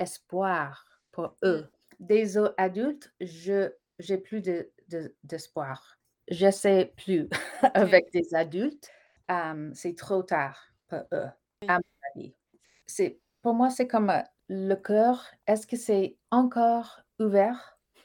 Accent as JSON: {"language": "French", "region": "Saskatchewan", "country": "Canada", "said": "je suis settler comme vous parce que je suis de Saskatchewan. Je suis de Treaty 6. Je suis né Heal, je suis Cree."}